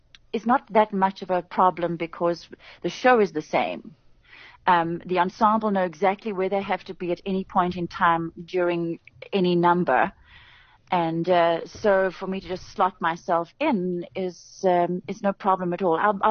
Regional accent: London, United Kingdom; when I grew up in East London.

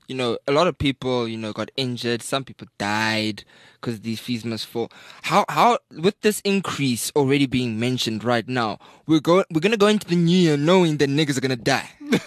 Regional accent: Bloemfontein, Free State, South Africa; born there; I was born in Bloemfontein.

